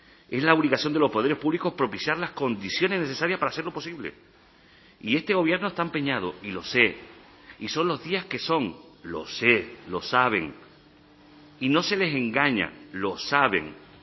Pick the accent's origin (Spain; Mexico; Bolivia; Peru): Spain; Canary Islands; como canario, como palmero